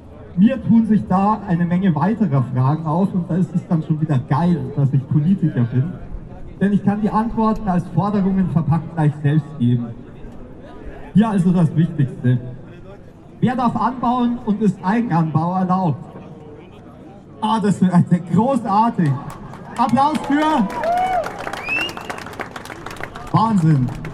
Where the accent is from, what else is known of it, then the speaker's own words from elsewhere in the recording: Bavaria, Germany; Ich stamme aus Bayern